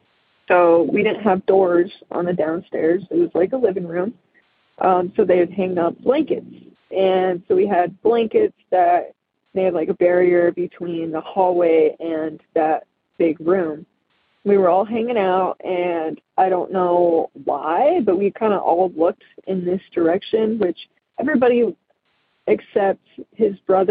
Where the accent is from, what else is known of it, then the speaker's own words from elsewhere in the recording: Magna, Utah, United States; now in Salt Lake City, United States; from Salt Lake, Utah. I grew up in Magna